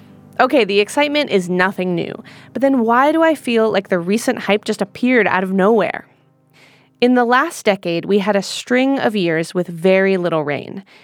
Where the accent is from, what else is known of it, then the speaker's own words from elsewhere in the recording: San Diego, California, United States; Look, I'm from San Diego, and I grew up going to the desert